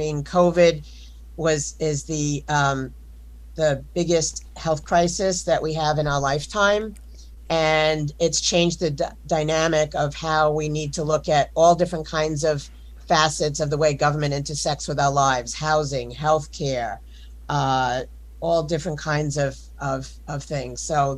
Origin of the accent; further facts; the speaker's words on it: Forest Hills, New York, United States; Well, I actually grew up in Forest Hills and was very active in the community.